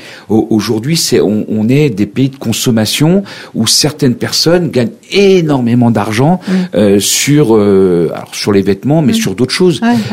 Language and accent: French; Persan, Île-de-France, France; Moi, j'en avais une à la ville d'à côté, puisque moi, je suis natif de Persan.